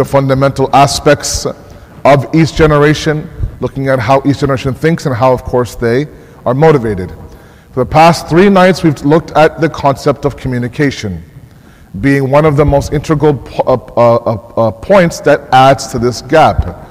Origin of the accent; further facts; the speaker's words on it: Toronto, Ontario, Canada; Back in my day when I was growing up in Toronto, grade 5, grade 6, every single Christmas season